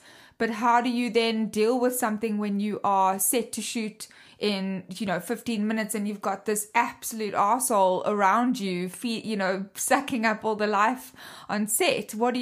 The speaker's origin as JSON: {"language": "English", "country": "South Africa", "said": "I'm South African, as you can hear."}